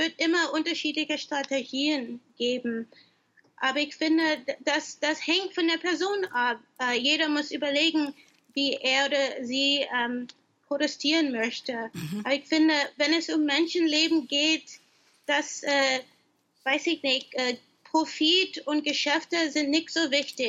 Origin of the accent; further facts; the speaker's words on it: Chicago, Illinois, United States; also born or lived in Oakland; Also ich bin in Chicago aufgewachsen, habe eine Zeit lang in Oakland, Kalifornien gelebt.